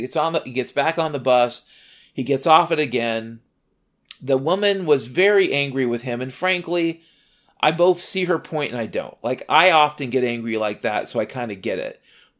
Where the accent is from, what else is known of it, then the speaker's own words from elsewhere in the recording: Mount Vernon, Washington, United States; Washington State, the place I grew up, had a feeling to it. And no, Seattle wasn't my hometown. Technically, my hometown was Mount Vernon, Washington.